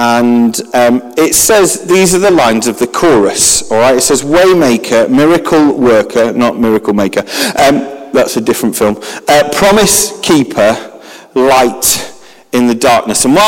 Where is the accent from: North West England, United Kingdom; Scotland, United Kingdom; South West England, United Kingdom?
North West England, United Kingdom; Manchester; So I grew up in South Manchester, where there's trees. I then worked for 2 years in North Manchester, where there's no trees. And then I moved back to South Manchester, because there's trees.